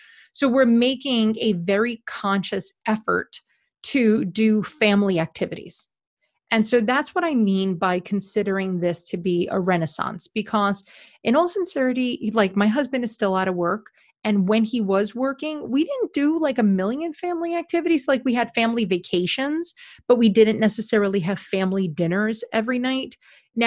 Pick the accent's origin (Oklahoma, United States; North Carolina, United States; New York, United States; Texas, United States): New York, United States; I mean, as a New Yorker, right.